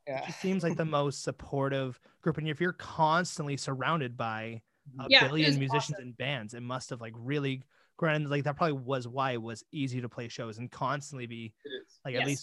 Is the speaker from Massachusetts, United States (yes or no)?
yes; Boston, Massachusetts, United States; Like I grew up in Boston, like the like South Shore area